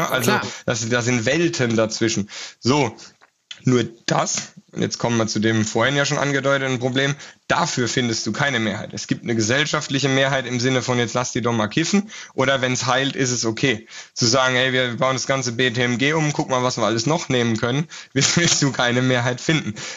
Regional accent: Rhineland-Palatinate, Germany; Also so viel Wasser dann auch in den Wein, wobei das als Pfälzer macht man das gerne, das ist dann eine gute Schorle

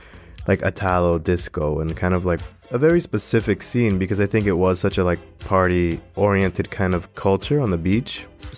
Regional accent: Florida, United States; born there; My parents were both born in Ecuador. They moved to New York. And then I was born in Florida.

